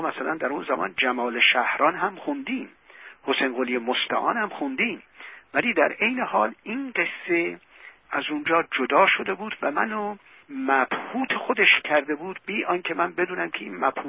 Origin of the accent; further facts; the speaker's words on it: Iran; first language Turkish; Persian is a second language; زبون مادری من بالاخره ترکیه، درسته؟ تحصیلات من به زبون فارسی بود دیگه.